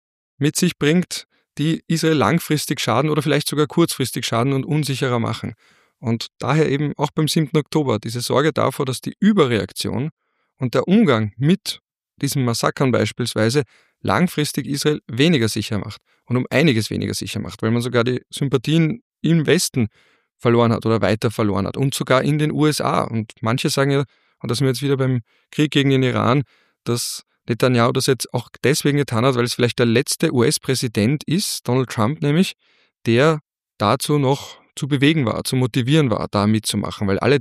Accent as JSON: {"language": "German", "country": "Austria", "said": "ja, ihr habt ja leicht reden oder du als Österreicher hast da leicht reden. Du bist da umgeben von freundlichen Ländern."}